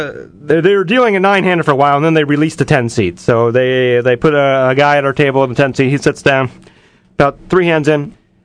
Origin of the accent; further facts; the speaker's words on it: the South, United States; accent: southern; Mike was making fun of my southern accent the entire time.